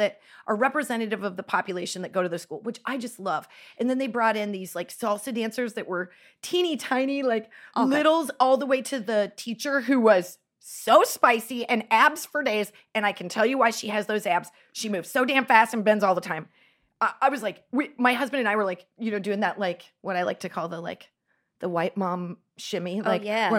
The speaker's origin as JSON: {"language": "English", "region": "Nebraska", "country": "United States", "tie": "born or raised there", "said": "when we were growing up in the Midwest in like a little town, you know, I would say it's like 50 Shades of White, but like there were all these towns, like a German town, Polish town, Czech town."}